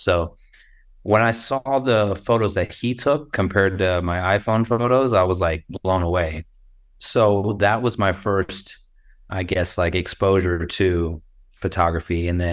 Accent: Tampa, Florida, United States; I'm from Tampa, Florida.

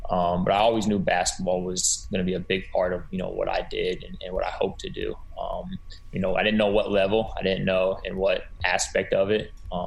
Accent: Oxford, Ohio, United States; I grew up in a small town just north of Cincinnati, Ohio, called Oxford, Ohio.

